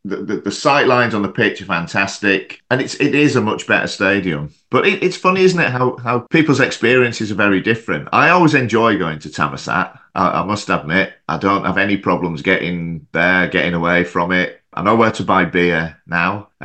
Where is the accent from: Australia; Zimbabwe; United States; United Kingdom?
United Kingdom; England; growing up in England